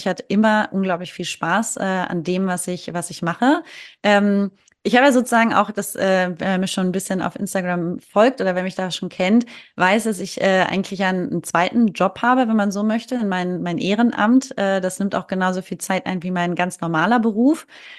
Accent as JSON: {"language": "German", "region": "Hamburg", "country": "Germany", "said": "Ich komme aus Hamburg, aus der Großstadt, direkt City. Ich bin hier auf dem Land."}